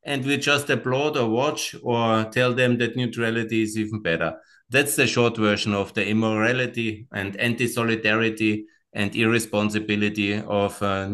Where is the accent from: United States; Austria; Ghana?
Austria; English is a second language; There's other issues as well, like the identity issues of Austria, because we are distant from Germany, because we are neutral.